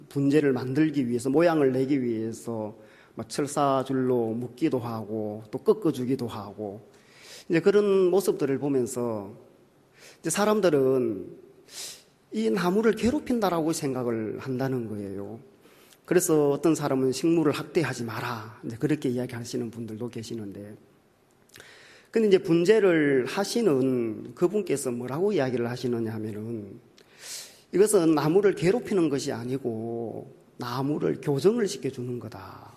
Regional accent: Jeju, South Korea; 저는 우리나라 제일 남단 제주도에서 왔습니다.

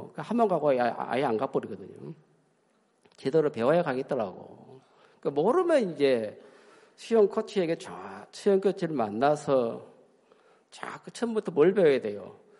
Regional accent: Yeosu, South Jeolla, South Korea; 저는 이제 고향이 여수인데 여수 맑을 여자 물수자 물이 맑다고 해서 여수거든요.

